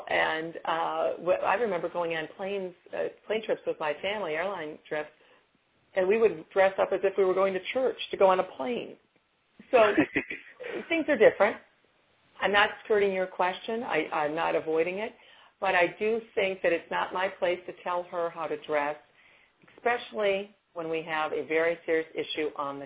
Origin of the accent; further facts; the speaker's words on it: Toledo, Ohio, United States; now in Washington, D.C., United States; I'm from Toledo, Ohio. I'm a Big Ten person from Northwestern, so that's my background, and even though I'm in Washington, D.C. now